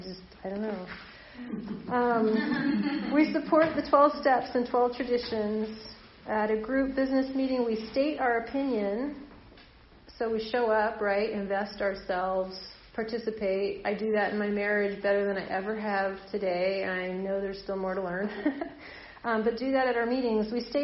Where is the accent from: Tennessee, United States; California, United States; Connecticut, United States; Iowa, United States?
California, United States; My dad couldn't stand it that I'm a Californian.